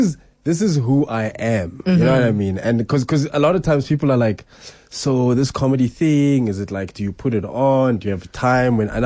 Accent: Soweto, Gauteng, South Africa; I grew up in Soweto, Zone 9, Middle.

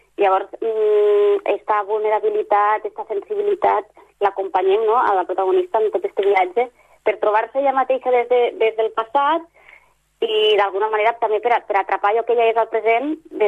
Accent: Les Cases d'Alcanar, Catalonia, Spain; soc de les Cases d'Alcanar i amb una amiga sempre he comentat que realment som un poble tan petit que és com una mica salvatge, no?

